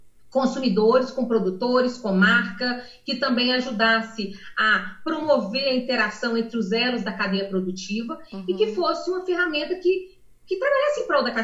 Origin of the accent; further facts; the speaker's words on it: Minas Gerais, Brazil; Eu sou mineira, né? Mineira, morei durante muitos anos no interior, apesar de ter nascido na capital, e depois voltei para estudar. E nessas minhas passagens pelo interior, né, que foi intenso, né, uma infância no interior